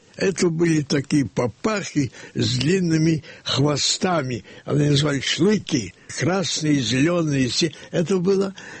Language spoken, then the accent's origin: Russian; Kyiv, Ukraine; born or raised there